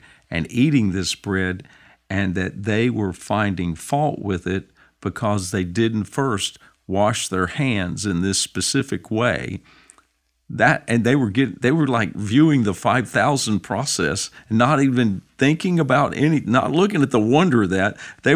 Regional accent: North Carolina, United States; I'm from North Carolina.

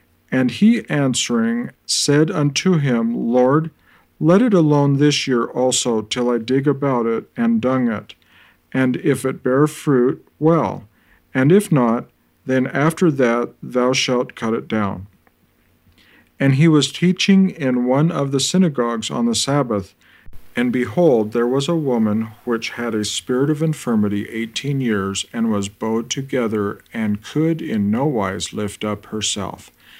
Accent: Thornton, Colorado, United States; I'm from Thornton, Colorado, and today's daily Bible reading will be out of the book of Luke

